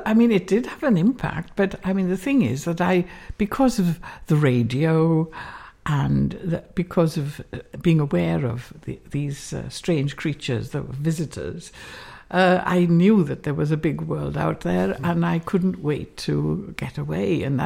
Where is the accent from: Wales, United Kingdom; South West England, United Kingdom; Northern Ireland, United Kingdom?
Wales, United Kingdom; So although I was very much in the minority being Welsh-speaking, I think about two people spoke Welsh during the whole time that I was there.